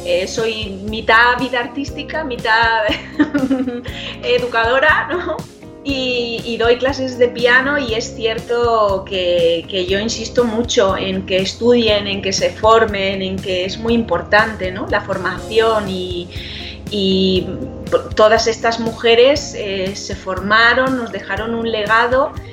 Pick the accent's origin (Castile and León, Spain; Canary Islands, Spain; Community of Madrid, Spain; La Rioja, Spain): Canary Islands, Spain; accent: Canarian; now in Barcelona, Spain; como hemos estado viviendo en Barcelona, en fin, sí, he perdido totalmente el acento, pero es verdad que lo recupero, ¿eh? Cuando estoy allá en el estudio me vuelvo muy canaria, muy canaria.